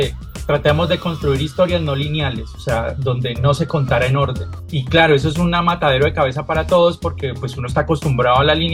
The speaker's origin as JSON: {"language": "Spanish", "town": "Cali", "region": "Valle del Cauca", "country": "Colombia", "said": "Yo soy de Cali."}